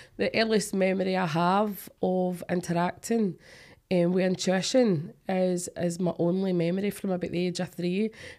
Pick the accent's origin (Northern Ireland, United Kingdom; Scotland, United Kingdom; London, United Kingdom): Scotland, United Kingdom; Duntocher; No, I was brought up in Dintoker, which is a small village right outside Clydebank. So I was born and brought up in Dintoker.